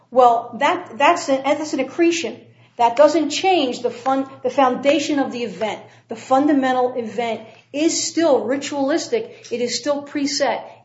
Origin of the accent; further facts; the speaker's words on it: Philadelphia, Pennsylvania, United States; I'm from Philadelphia. You go out to Independence Hall, you roll out the Declaration of Independence, and you recite it.